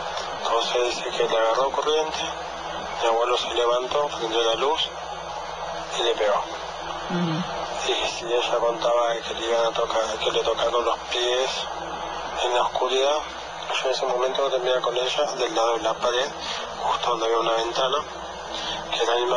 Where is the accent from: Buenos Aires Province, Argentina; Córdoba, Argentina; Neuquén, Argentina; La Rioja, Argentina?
Buenos Aires Province, Argentina; Berazategui; Soy de Argentina, de la ciudad de Buenos Aires, del partido en la localidad de Berazategui.